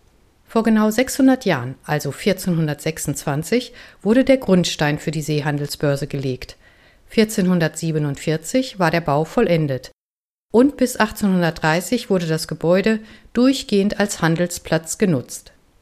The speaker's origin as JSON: {"language": "German", "town": "Bochum", "region": "North Rhine-Westphalia", "country": "Germany", "tie": "born or raised there", "said": "Als Bochumer Gewächs geht dies sozusagen speziell an meine Bochumer Community."}